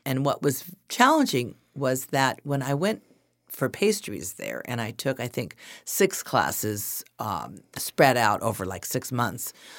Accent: California, United States; I was from the San Fernando Valley. I didn't want to be there, you know.

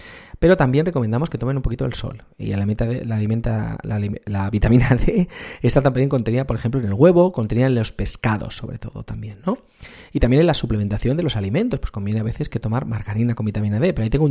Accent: Spain; eso es otro de los problemas de España, que somos, la productividad española es un poco regular

